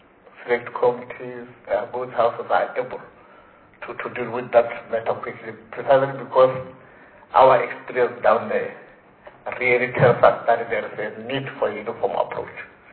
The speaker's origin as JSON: {"language": "English", "country": "Senegal", "said": "But I think to conclude, my colleague from Senegal, because I'm also from Senegal, one would make an appeal."}